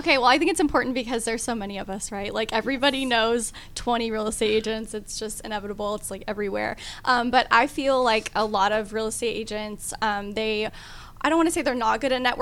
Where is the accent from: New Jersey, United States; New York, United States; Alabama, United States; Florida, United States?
Florida, United States; now in Gwinnett County, United States; I'm actually from Florida, where I started my real estate career.